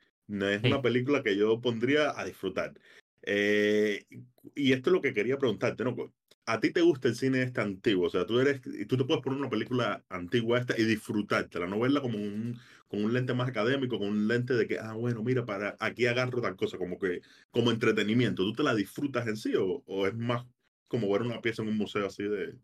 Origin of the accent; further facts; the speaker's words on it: Cuba; Lo más que he visto es cuando era niño, en Cuba ponían mucho